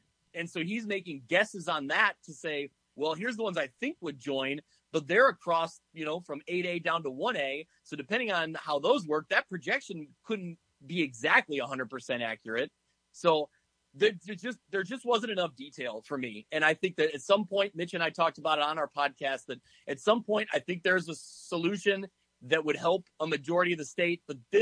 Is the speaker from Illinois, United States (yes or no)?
yes; Ottawa, Illinois, United States; I grew up in Ottawa, Illinois, and Marquette High School, I think, would benefit greatly from district football.